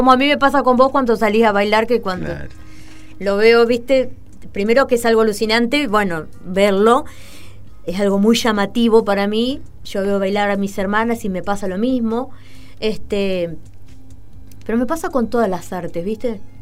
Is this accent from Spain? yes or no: no; General Rodríguez, Buenos Aires Province, Argentina; Mira, yo nací acá en General Rodríguez, uh-huh. en la clínica que está acá. Uh-huh. Y me crié los tres primeros años